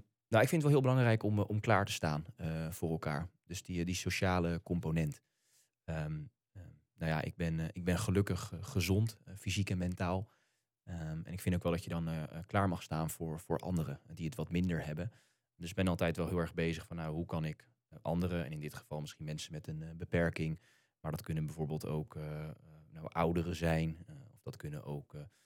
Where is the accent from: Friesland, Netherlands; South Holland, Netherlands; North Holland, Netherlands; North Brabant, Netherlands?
South Holland, Netherlands; Leiderdorp; Ik ben geboren in Leiden, maar ook wel echt opgegroeid in Leiderdorp.